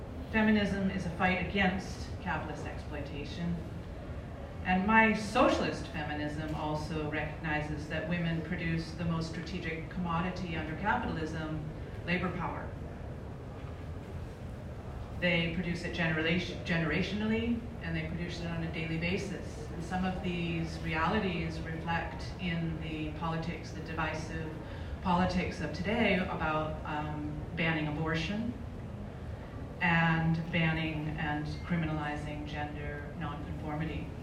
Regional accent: Massachusetts, United States; I'm also a part-time academic in Canada, although I grew up here in Massachusetts in the United States.

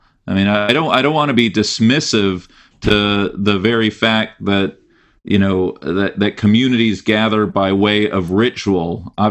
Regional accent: Los Angeles, California, United States; I grew up in Los Angeles, and we would often have sedarim with Persian families who would hit each other with celery sticks during

